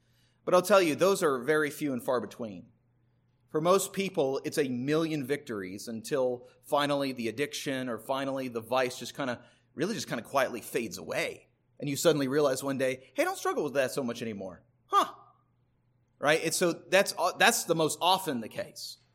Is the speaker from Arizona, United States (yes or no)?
no; California, United States; I grew up in Southern California. We'd go camping at the beach.